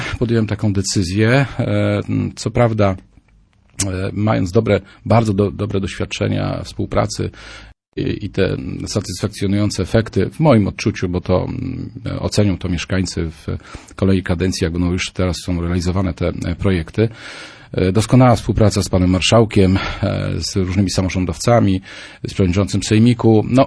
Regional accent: Słupsk, Pomeranian Voivodeship, Poland; born there; żeby pracować dla swojego miasta, w którym się urodziłem, na którym mi bardzo zależy

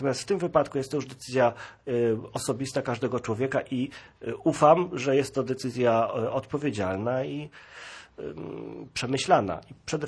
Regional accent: southern Poland, Poland; Pomimo tego, że ja i moja żona pochodzimy z południa Polski

